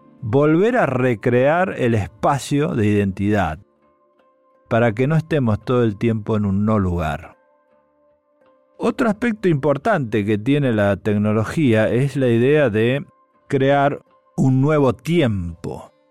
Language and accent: Spanish; Rafaela, Santa Fe, Argentina; born there; en la ciudad donde yo nací, en Rafaela